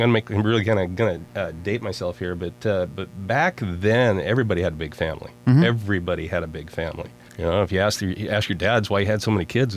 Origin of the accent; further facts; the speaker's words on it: Richland, United States; Oh, well, I'm born and raised in Richland. Growing up over there in Richland